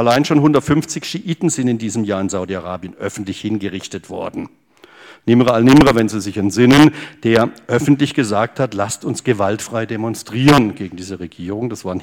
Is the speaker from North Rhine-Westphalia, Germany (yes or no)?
no; Freiburg, Baden-Württemberg, Germany; in Freiburg, bei mir, in meiner Heimatstadt.